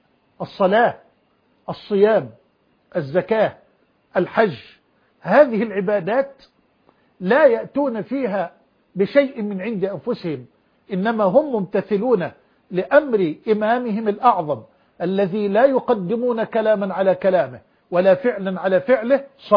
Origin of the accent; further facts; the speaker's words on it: Egypt; وأسأل الله أن يحفظ بلدنا مصر وجميع بلاد المسلمين